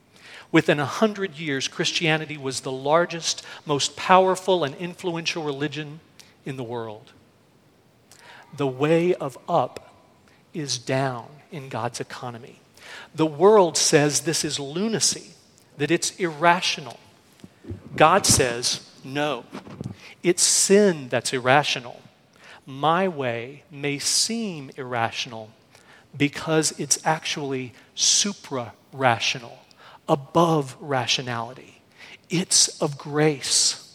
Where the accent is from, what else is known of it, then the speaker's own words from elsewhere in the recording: Dallas, Texas, United States; I grew up in Dallas.